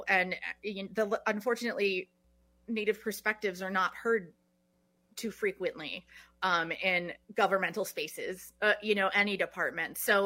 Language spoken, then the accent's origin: English; Madison, Wisconsin, United States; born or raised there